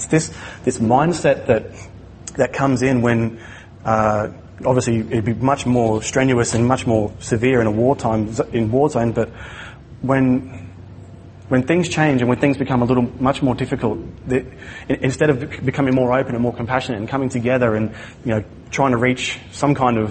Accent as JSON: {"language": "English", "country": "Australia", "tie": "born or raised there", "said": "in my hometown in Australia, there was some pretty bad floods, and our hometown was cut off for about a week or so."}